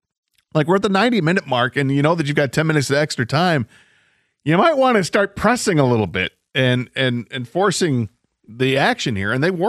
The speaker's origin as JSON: {"language": "English", "country": "United States", "said": "this is me as an American watching it."}